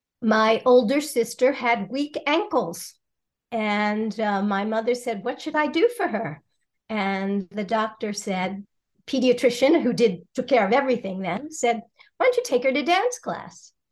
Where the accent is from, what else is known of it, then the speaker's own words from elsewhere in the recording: Baltimore, Maryland, United States; And after about two years, then my mother took us downtown. I grew up in Baltimore.